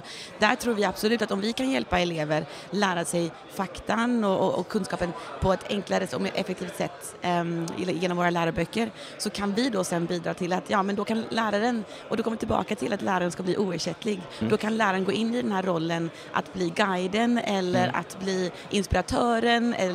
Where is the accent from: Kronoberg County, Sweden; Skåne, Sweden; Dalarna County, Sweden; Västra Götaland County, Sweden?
Västra Götaland County, Sweden; Gothenburg; Jag är från Göteborg egentligen, men har bott utomlands största delen av mitt liv.